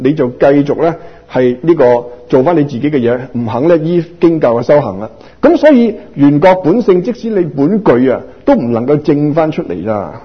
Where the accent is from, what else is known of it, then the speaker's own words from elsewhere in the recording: Guangdong, China; 嗱，我哋广东人啦，用翻广东人嘅俗语去讲